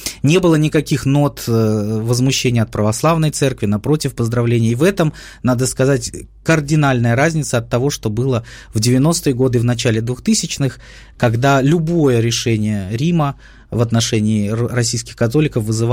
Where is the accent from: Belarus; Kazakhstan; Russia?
Russia; North Caucasus; Я сам вырос на Кавказе